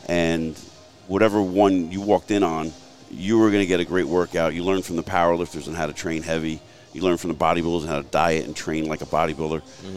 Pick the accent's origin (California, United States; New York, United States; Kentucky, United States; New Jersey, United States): New Jersey, United States; Jersey City; also born or lived in Mahwah; So, you know, I grew up in Jersey City, a blue-collar mindset. And when I got married in 1995, we moved up to Mahwah, and I was up there for a long time